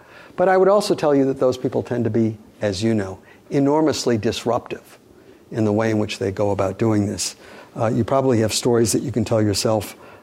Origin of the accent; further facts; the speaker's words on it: Michigan, United States; Again, I'm from Michigan.